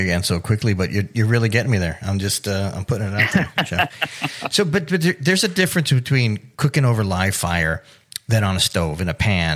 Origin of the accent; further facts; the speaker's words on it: Miami, Florida, United States; The culture there, I'm from Miami.